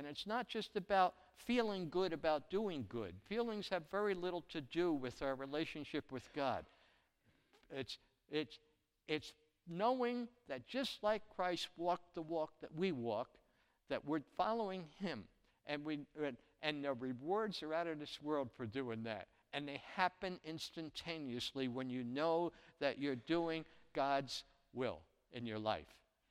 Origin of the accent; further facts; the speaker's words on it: Newark, New Jersey, United States; I grew up in Newark, New Jersey, and you know, they're pretty poor